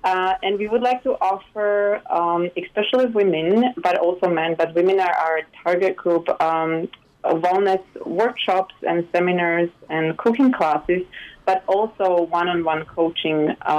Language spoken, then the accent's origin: English; Slovakia; moved away; because we are both from Slovakia